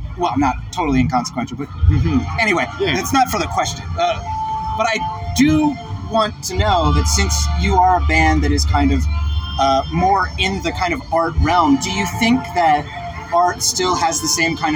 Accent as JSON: {"language": "English", "country": "United States", "said": "because I'm American, so, like, it doesn't surprise me at all that the army is here doing things."}